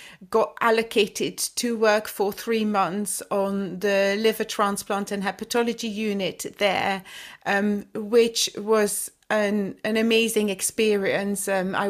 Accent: Flanders, Belgium; I'm from the Flemish speaking part of Belgium, and I was doing my training in Leuven

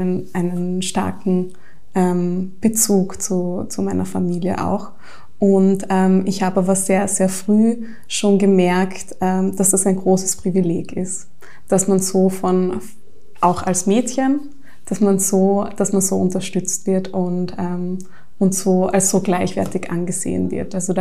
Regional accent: Carinthia, Austria; moved away; weil ich Kärntnerin bin und jetzt schon sehr lange nicht mehr in Kärnten lebe, aber mich das schon sehr geprägt hat, meine Kindheit und Jugend. Bin in einer sehr liberalen Familie aufgewachsen

